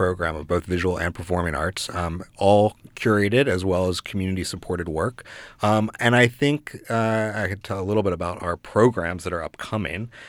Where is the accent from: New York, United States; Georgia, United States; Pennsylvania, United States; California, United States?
Georgia, United States; Atlanta; So, well, I grew up in Atlanta, and I went to school in Philadelphia